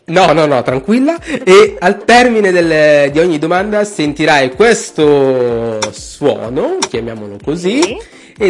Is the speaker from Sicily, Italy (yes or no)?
yes; Sicily, Italy; io sono l'altro isolano, io sono della Sicilia